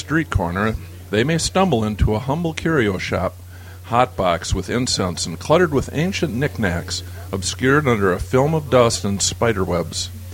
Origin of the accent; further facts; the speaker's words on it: Madison, Wisconsin, United States; from Madison, Wisconsin.